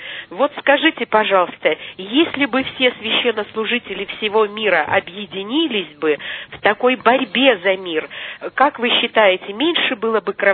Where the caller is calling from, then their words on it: Krasnodar, Krasnodar Krai, Russia; also born or lived in Munich, Germany; Я звоню вам из Краснодара. Я 3 года работала в Германии, жила в городе Мюнхене